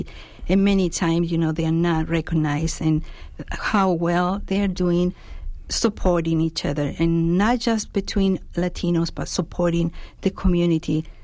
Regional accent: Chile; now in Green Bay, United States; Well, I am from Chile

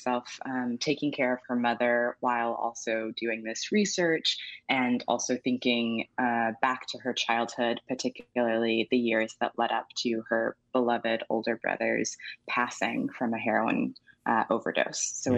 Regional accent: Huntsville, Alabama, United States; moved away as an adult; also born or lived in Ghana; I was born in Ghana, but I grew up mostly in Huntsville, Alabama, where much of this novel is set.

